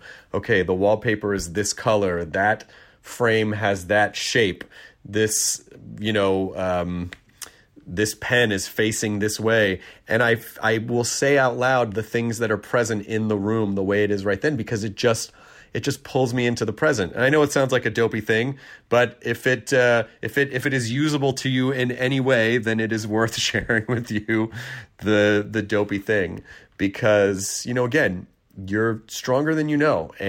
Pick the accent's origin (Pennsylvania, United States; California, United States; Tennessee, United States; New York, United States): Tennessee, United States; also born or lived in Kentucky; Well, actually, Kentucky's my home state. Tennessee is where I largely grew up.